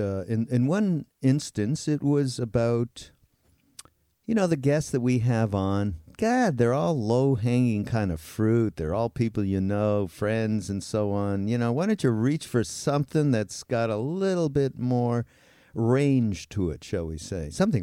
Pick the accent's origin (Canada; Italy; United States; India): Canada; Montreal, Quebec; I'm from Montreal. This is just bringing me back to my misspent and frozen youth